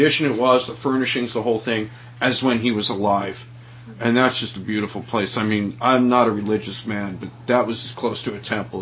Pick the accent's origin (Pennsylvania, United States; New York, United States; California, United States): Pennsylvania, United States; Philadelphia; No, I was raised in Philadelphia.